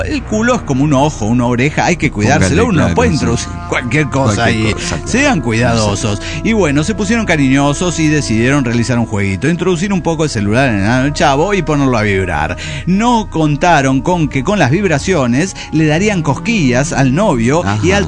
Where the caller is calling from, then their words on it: Mexico City, Mexico; reciban saludos y abrazos desde la mugrosa capital del smog, Ciudad de México.